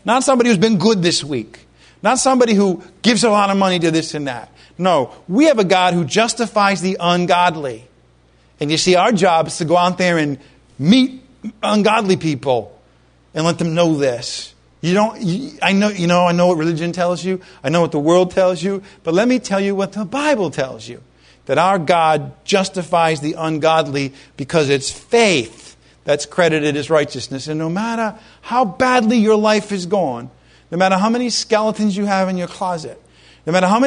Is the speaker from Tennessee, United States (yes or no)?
no; Providence, Rhode Island, United States; I'm Irish. What can I do? All right. From Providence, no less. Providence, Rhode Island. Good place to be from.